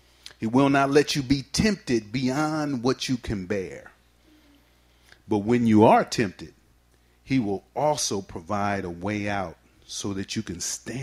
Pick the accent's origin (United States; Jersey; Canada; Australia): United States; San Francisco, California; I grew up in Bayview Hunters Point, San Francisco. I still live in that community.